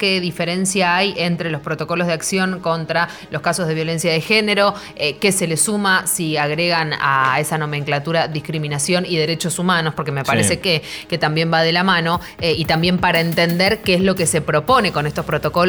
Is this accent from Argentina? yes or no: yes; Córdoba, Argentina; si soy cordobesa